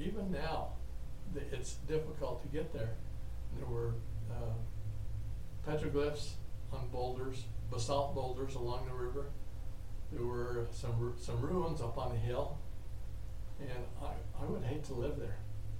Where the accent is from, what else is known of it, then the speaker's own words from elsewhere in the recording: Utah, United States; You know, I was born in Utah, been here just about my whole life, and so I take this white guy Christian culture and upbringing